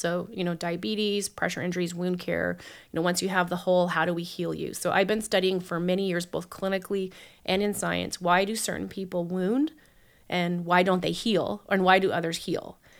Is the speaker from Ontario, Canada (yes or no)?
no; St. John's, Newfoundland and Labrador, Canada; I grew up in St. John's, mm-hmm. Went to school there and spent my time in undergrad and med school at Memorial, and then went on to Toronto to finish my plastic surgery residency